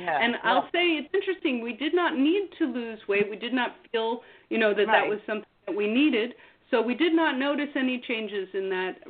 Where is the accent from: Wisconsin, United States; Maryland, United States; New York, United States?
New York, United States; White Plains; now in Vermont, United States; I grew up in White Plains, New York, and my family come up to Vermont for every holiday, every vacation, so I was very familiar with the area.